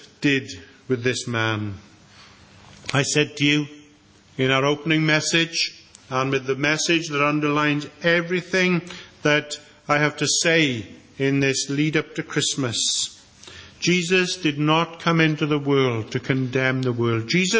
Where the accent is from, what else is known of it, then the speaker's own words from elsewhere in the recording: Wales, United Kingdom; but we will not be saved because we are Welsh evangelicals.